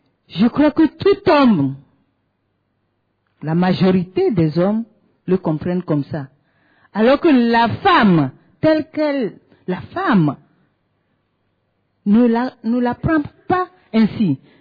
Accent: Togo; moi c'est … je suis gynécologue du Togo.

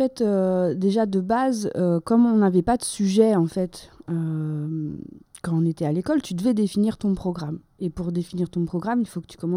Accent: Grand Est, France; now in Marseille, France; moi, à la base, je suis Lorraine, tu vois.

